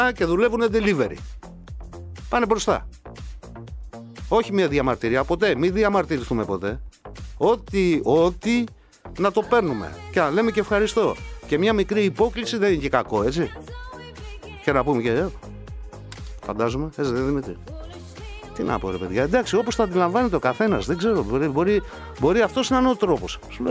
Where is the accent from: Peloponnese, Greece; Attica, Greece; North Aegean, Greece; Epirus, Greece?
Epirus, Greece; Arta; Κάποιοι από εσάς ξέρετε ότι είμαι από την Άρτα.